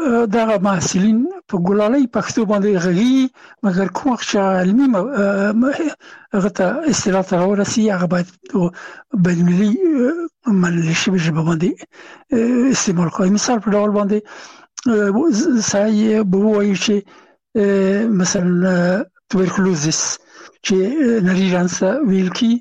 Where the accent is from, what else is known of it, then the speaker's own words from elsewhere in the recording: Afghanistan; هغه زه نه پېژندلم چې زه هم افغان یم او ما ته یې نه پېژنده چې افغان یم